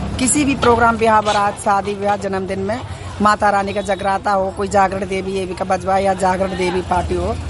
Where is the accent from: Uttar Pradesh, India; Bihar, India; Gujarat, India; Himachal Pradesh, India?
Uttar Pradesh, India; हम डिस्ट्रिक्ट मथुरा के तरफ के रहने वाले।